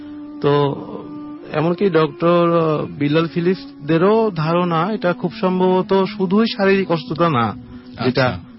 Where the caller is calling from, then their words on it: Dhaka, Dhaka Division, Bangladesh; এসেছি গুলশান 2 থেকে।